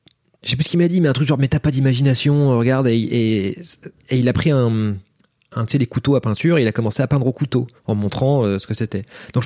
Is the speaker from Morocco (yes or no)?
no; Charleville-Mézières, Grand Est, France; Je suis de Charleville-Mézières, donc il a fait des. C'est la ville des marionnettes.